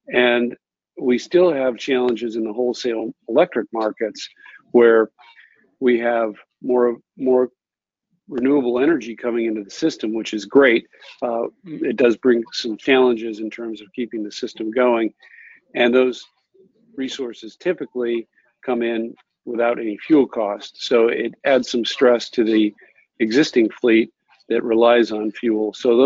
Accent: Pacific Northwest, United States; also born or lived in Chicago; I was born in Chicago, grew up on a ranch in the Pacific Northwest, and spent my summers as a machinist in a salmon cannery in Alaska.

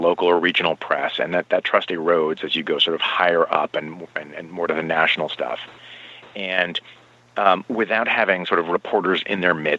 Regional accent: Vermont, United States; also born or lived in Paris, France; I grew up half in Vermont and half in Paris, France

